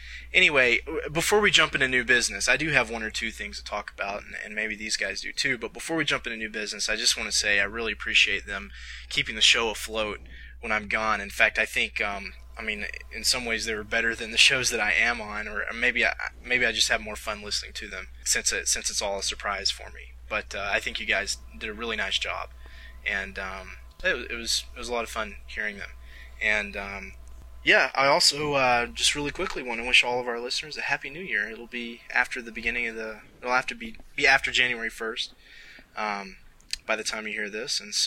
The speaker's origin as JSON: {"language": "English", "region": "the South", "country": "United States", "accent": "Southern American", "said": "my southern accent coming in and out, because I've been around southern people, namely my family"}